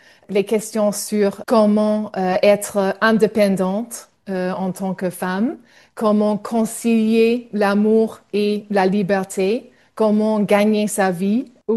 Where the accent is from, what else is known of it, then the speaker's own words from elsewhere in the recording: Australia; French is a second language; Mais en fait, j'ai grandi monolingue en Australie et j'ai appris le français à l'école jusqu'au lycée, mais pas très bien.